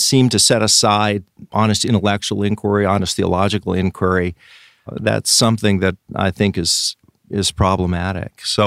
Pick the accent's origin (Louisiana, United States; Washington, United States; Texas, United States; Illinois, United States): Washington, United States; Richland; I grew up in a city called Richland, which is on the east side of the state, Washington State. It's a conservative part of the state, as opposed to Seattle on the west side.